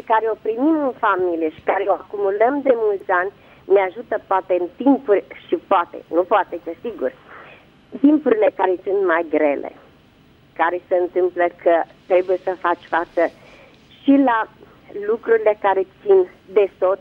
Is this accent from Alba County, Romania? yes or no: no; Negrești-Oaș, Satu Mare County, Romania; sunt de la Negreștioa, satul mare.